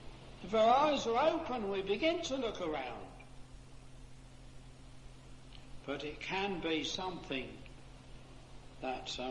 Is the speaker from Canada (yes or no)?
no; Bedford, East of England, United Kingdom; I come from Bedford